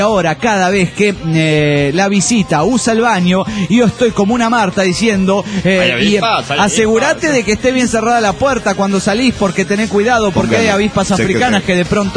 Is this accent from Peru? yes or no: yes; Peru; que en un momento no aplica la realidad peruana y echaría por el suelo los logros que han habido en mi país en la última década